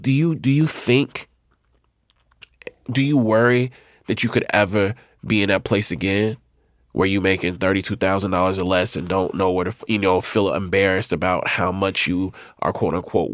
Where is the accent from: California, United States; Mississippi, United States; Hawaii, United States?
Mississippi, United States; You know, allow me, I'm from Mississippi. We don't talk to you. There's like a decorum.